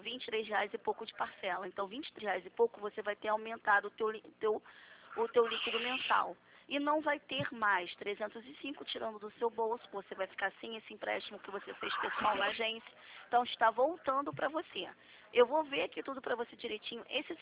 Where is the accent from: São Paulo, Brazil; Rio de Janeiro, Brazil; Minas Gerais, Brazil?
Rio de Janeiro, Brazil; eu sou do Rio, né?